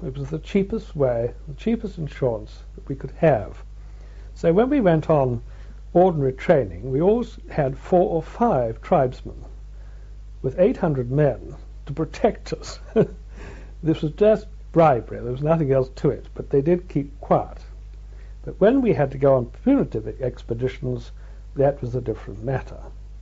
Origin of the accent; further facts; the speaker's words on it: England, United Kingdom; Now, this rather astounded me, being an Englishman.